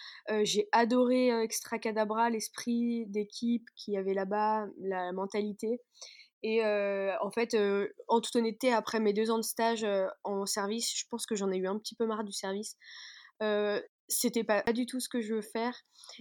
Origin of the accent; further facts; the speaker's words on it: Villefranche-sur-Saône, Auvergne-Rhône-Alpes, France; donc je viens de Verville-Franche-sur-Saône, je ne sais pas si tu vois, c'est à 30 minutes de Lyon. À peu près 30 minutes dans le nord de Lyon. Et donc, j'ai grandi là-bas